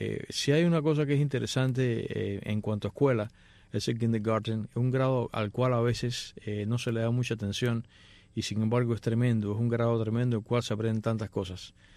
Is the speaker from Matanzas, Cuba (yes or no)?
yes; Matanzas, Cuba; yo recuerdo que en el caso de que se suponía que yo fuese, en mi infancia fuese en Matanzas a la escuela.